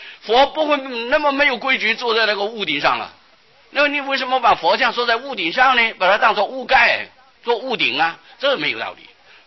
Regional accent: Taiwan; 所以我们台湾人的习惯啊，就是喜欢说大佛哦

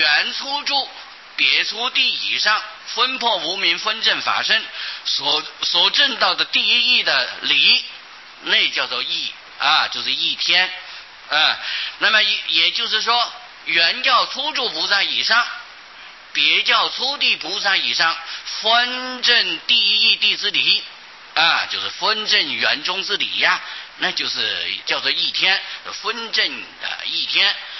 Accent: China; 是我们中国人对于修仙成就长生不老的称呼啊

